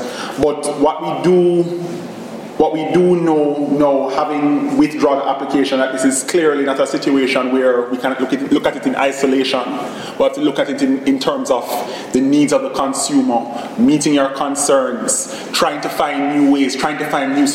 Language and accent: English; Jamaica; I'm Jamaican, so please forgive me on that.